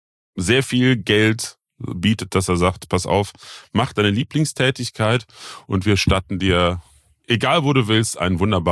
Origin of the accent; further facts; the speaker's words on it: Eifel, Germany; Aber ich merke einfach, das hier, die Eifel, ist meine Heimat.